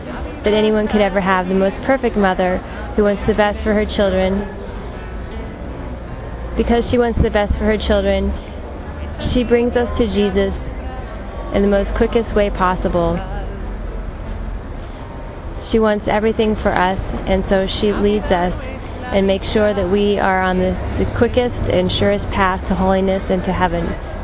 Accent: San Diego, California, United States; I'm from San Diego, California, United States of America.

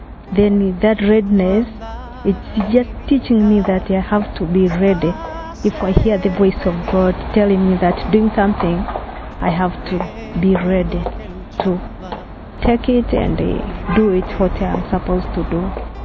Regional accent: Tanzania; from Tanzania.

